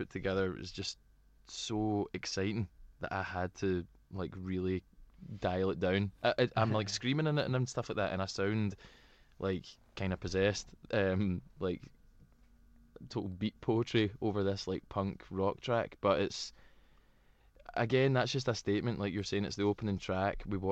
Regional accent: Glasgow, Scotland, United Kingdom; accent: Glasgow; already singing my accent, I'm from Glasgow

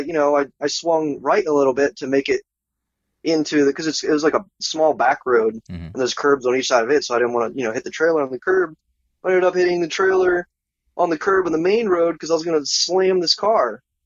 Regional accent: Maryland, United States; Yeah, I come from Maryland, where the roads are like golden paved.

